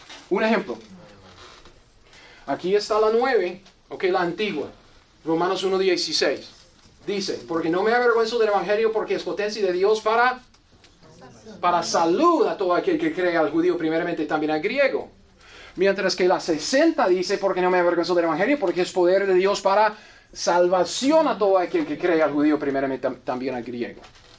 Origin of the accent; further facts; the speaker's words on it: United States; Spanish is a second language; Yo como gringo, ni papa, man.